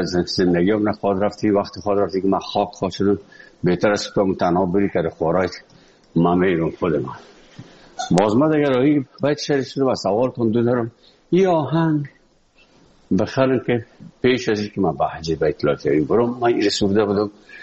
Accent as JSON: {"language": "Persian", "country": "Afghanistan", "moved": "yes", "said": "وقتی که من از افغانستان بر آمدم"}